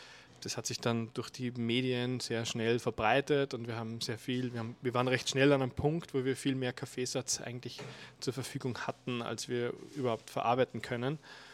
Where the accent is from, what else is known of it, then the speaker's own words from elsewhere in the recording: Upper Austria, Austria; born there; moved away as an adult; now in Vienna, Austria; ich komme gebürtig aus Oberösterreich, bin seit mittlerweile 12 Jahren in Wien, habe in Wien an der BOKU Agrarwissenschaften studiert